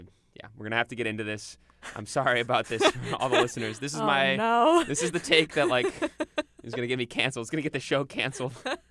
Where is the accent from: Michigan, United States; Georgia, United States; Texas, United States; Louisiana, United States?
Michigan, United States; so I grew up in Michigan, we've mentioned before.